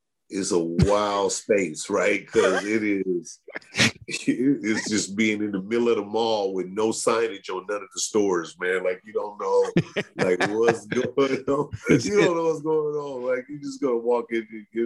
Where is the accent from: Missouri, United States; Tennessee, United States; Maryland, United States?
Missouri, United States; St. Louis; he's in my hometown of St. Louis this past weekend performing.